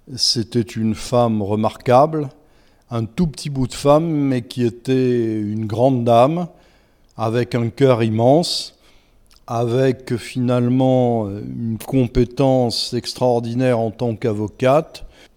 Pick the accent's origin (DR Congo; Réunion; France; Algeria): Algeria; Algiers, Algiers Province; Alors, moi, je suis né à Alger parce que mon père était ingénieur des arts et métiers et il était effectivement en poste à Alger lorsque je suis né.